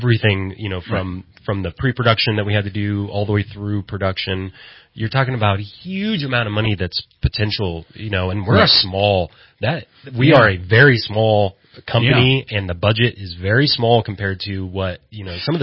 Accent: Oak Run, California, United States; now in Los Angeles, United States; And so that's where I grew up in Oak Run, and I moved to Los Angeles when I was 21

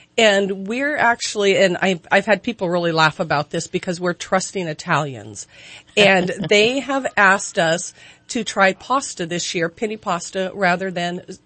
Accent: Modoc, California, United States; Linda knows I grew up in Modoc. I grew up shooting guns.

